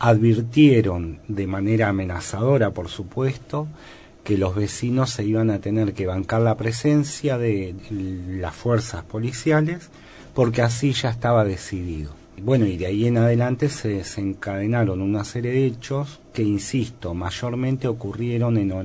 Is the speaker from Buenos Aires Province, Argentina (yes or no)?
no; Esquel, Chubut, Argentina; now in Comarca Andina, Argentina; Sí, de ahí vengo, si bien vivo en la comarca desde el año 2008